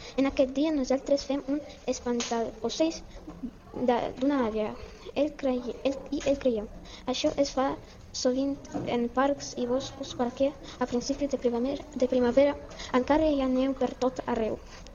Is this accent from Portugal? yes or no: no; Russia; sóc de Rússia i tinc 11 anys.